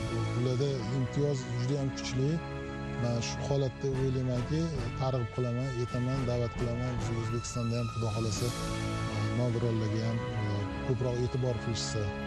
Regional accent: To'ytepa, Tashkent Region, Uzbekistan; Kelib chiqishimiz O'zbekiston Respublikasi Toshkent viloyatida To'ytepa shahar. Hozirgi paytda Toshkent viloyatining markazi Nurafshon shahrida tug'ilganman.

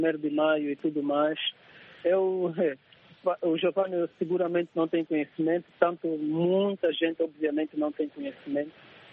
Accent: Malanje, Angola; entretanto, eu sou de Malanje. Mas verdadeiramente somos todos angolanos.

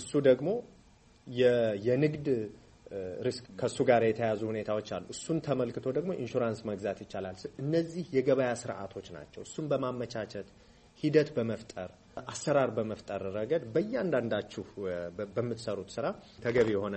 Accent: Addis Ababa, Ethiopia; ሰፈሬ ልጅ ነኝ፣ ሽሮ ሜዳ።

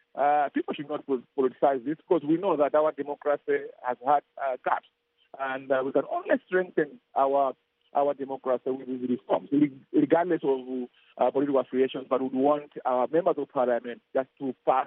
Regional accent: Southern Region, Malawi; I come from the South, and I'm pushing for these reforms

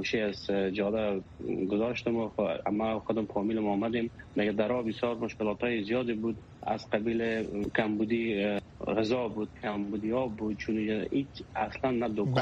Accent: Afghanistan; moved away as an adult; also born or lived in Ukraine; چون از افغانستان آمدیم اوکراین که یک زندگی صلح داشته باشیم

